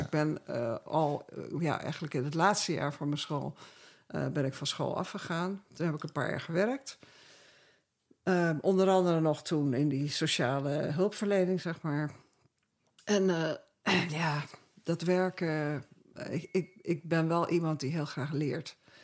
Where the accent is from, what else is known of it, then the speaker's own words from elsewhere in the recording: Kenya; Ik bedoel, bij ons in Kenia... De wilde dieren liepen bij ons in de tuin, bij wijze van spreken. Ja. We woonden tegenover een wildpark.